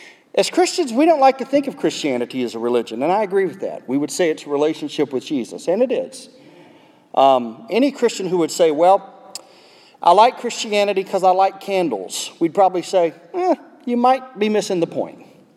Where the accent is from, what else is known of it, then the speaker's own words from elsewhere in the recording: South Carolina, United States; this is in South Carolina. That explains a lot of it. That's my home state.